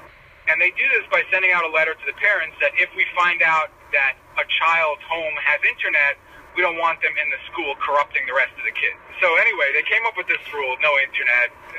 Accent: Brooklyn, New York, United States; There's also a difference between the Hasidic that I came from and that gentleman in the taxi with you. I grew up in Crown Heights, which is 5 miles

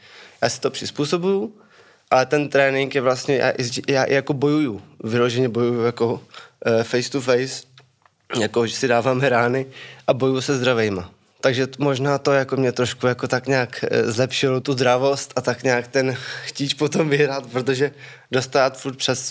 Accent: Čelákovice, Central Bohemian Region, Czechia; rodiče řekli, že si mám najít nějaký koníček, nebo co jako bych chtěl zkusit dělat, tak jsem našel u nás v Čelákovicích taekwondo

